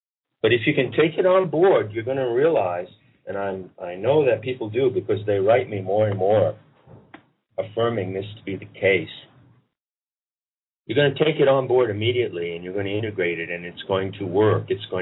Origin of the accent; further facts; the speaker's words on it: Maine, United States; I'm the kid from Maine, you know.